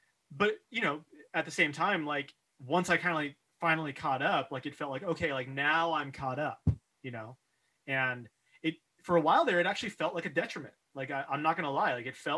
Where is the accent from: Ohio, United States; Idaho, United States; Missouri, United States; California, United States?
California, United States; like I grew up in the Sierra Nevadas of Northern California, which is only like a 3-hour drive from where you grew up in Berkeley.